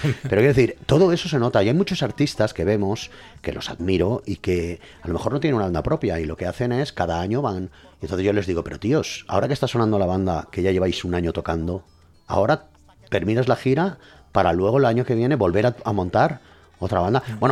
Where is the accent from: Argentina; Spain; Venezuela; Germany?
Spain; Benetússer, Valencian Community; mi pueblo, de Benetusser, que le tengo mucho cariño también.